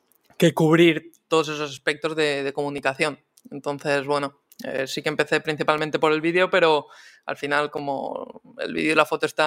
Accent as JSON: {"language": "Spanish", "town": "Palma de Mallorca", "region": "Balearic Islands", "country": "Spain", "tie": "born there", "said": "nací en Palma de Mallorca"}